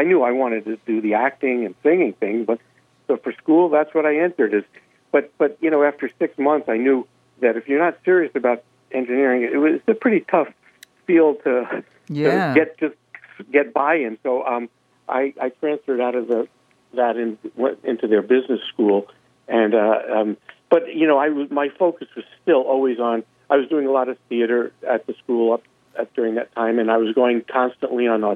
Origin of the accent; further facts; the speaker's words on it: Brooklyn, New York, United States; I grew up in Flatbush in Brooklyn.